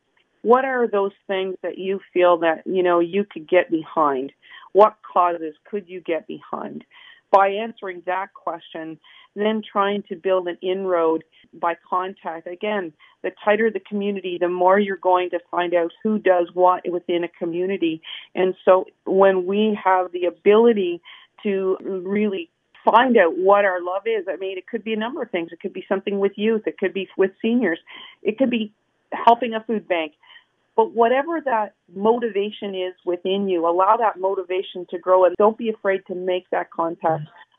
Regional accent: Renfrew, Ontario, Canada; now in Arnprior, Canada; I was born and raised in Renfrew, lived there until I was 22, 23 years old, and married a hometown boy from Arne Prior.

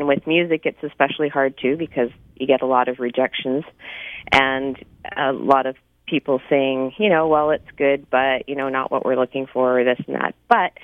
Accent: Vernon, British Columbia, Canada; also born or lived in Cloverdale; I was born in Cloverdale, B.C., but I was raised on a farm in, actually in Coldstream in Vernon in the Okanagan, till I was about 16, and then moved back down here. So that's my country girl farm heritage.

